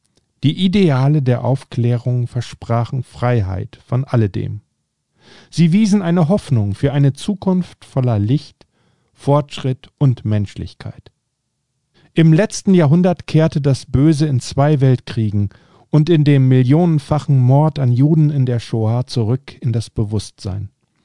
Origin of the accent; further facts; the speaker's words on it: Northern Germany, Germany; Bei der alemannischen Fastnacht in Freiburg habe ich als Norddeutscher bunte, fast angsteinflößende Gestalten mit Masken gesehen.